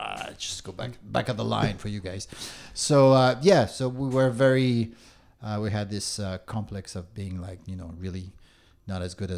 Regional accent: France; English is a second language; also born or lived in Istanbul; I was raised in France. I arrived there, I was 3 years old. So being born in Istanbul is more of a technicality than anything else. Both my parents are Greek, so, and they came, they were in their early 20s when they moved to France with me as a newborn.

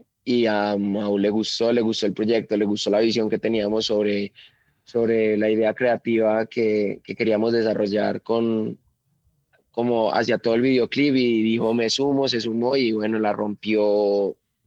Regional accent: Colombia; Literalmente todos crecimos en Colombia escuchando su música

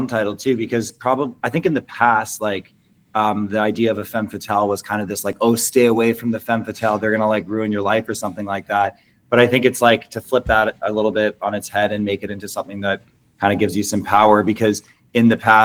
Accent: Canada; like I say American loosely because I'm from Canada

